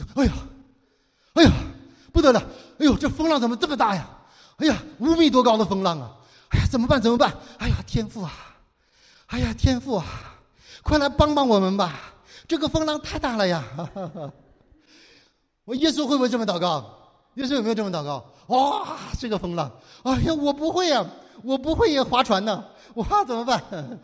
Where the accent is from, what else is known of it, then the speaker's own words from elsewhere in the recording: Northeast China, China; 跟我们东北人一样